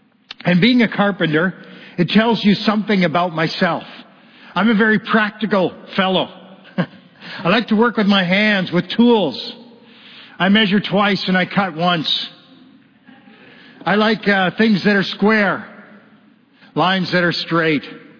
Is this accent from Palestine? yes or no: yes; Bethlehem, West Bank, Palestine; I grew up in Bethlehem, close to the capital city, the great city of Jerusalem, just about 10 kilometers away. And I grew up there. I'm a descendant of King David.